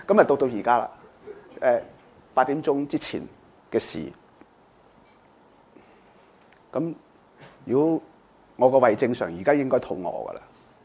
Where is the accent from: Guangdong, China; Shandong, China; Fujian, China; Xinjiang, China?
Guangdong, China; 那我们广东人呢当然没有头抽啦